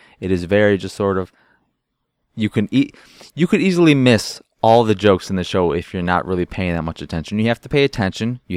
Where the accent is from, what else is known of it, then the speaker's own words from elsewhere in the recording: United States; because I am an American and everything that comes out of my mouth is BS, pretty much.